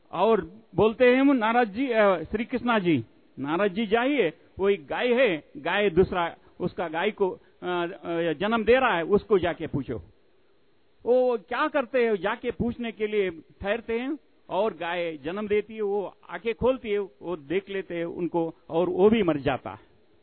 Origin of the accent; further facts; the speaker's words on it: Karnataka, India; मैं कर्नाटक से आया हूँ